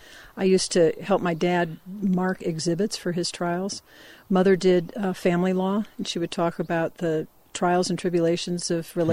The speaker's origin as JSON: {"language": "English", "town": "Berkeley", "region": "California", "country": "United States", "tie": "born or raised there", "said": "Both of my parents were lawyers, and I grew up in Berkeley, California."}